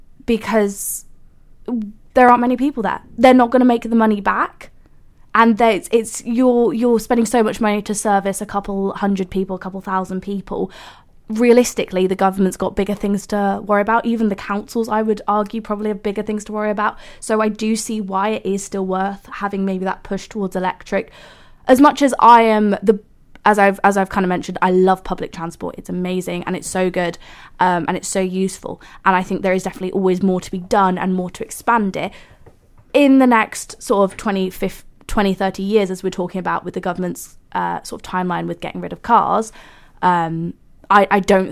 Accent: South East England, United Kingdom; I'm just saying this from the perspective of someone who has growing up in Hampshire, obviously, I know it's a very rural, actually, county, and a lot of people drive.

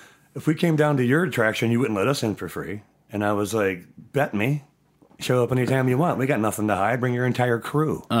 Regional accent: Hollywood, California, United States; And I was like, I'm from Hollywood. He goes, I know where you're from.

